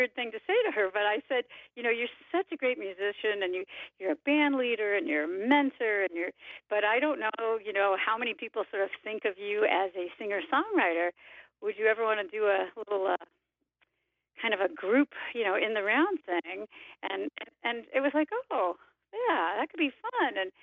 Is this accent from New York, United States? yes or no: no; Los Angeles, California, United States; I'm from Los Angeles, and many, many years ago, I moved up north and lived in Camp Meeker for 1 year, almost a year to the day, and then I moved back to Los Angeles.